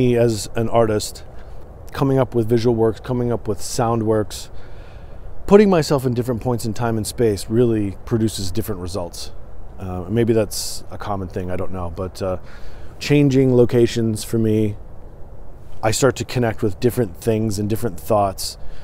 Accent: Michigan, United States; born there; also born or lived in Portland; because I did live in Portland for a long time. And I am a West Coaster in part, even though I was born in Michigan.

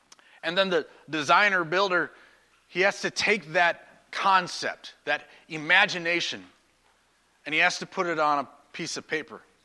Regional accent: North Dakota, United States; also born or lived in Minnesota; I'm from North Dakota. Yeah. And then I lived in Minnesota for 5 years.

